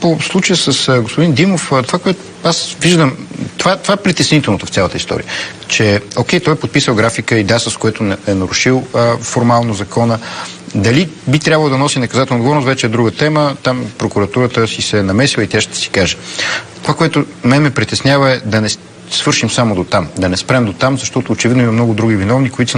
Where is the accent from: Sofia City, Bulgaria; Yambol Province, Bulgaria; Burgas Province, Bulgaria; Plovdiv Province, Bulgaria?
Plovdiv Province, Bulgaria; Plovdiv; Аз съм от Пловдив, избирателния ми район е Пловдив.